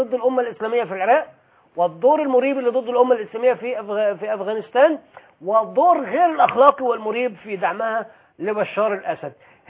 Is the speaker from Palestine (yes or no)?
no; Egypt; إحنا سنة، إذا كنتوا عايزين تدعموا المشروع الفارسي إحنا عرب، إذا كنتوا عايزين تدعموا المشروع الإيراني إحنا مصريين